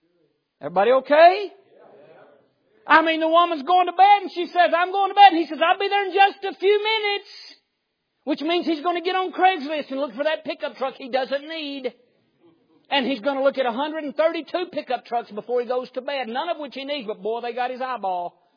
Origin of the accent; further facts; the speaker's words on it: Alabama, United States; I know where I'm from. I'm in Alabama tonight. I was born in Alabama, raised in Alabama.